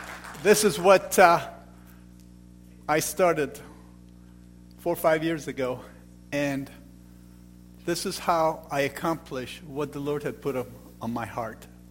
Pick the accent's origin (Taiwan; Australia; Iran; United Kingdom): Iran; now in United States; and I am from Iran.